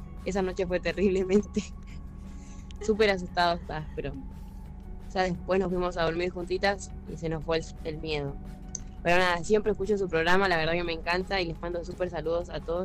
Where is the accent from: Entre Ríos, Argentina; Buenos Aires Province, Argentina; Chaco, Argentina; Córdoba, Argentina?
Buenos Aires Province, Argentina; soy de Monterán, de provincia de Buenos Aires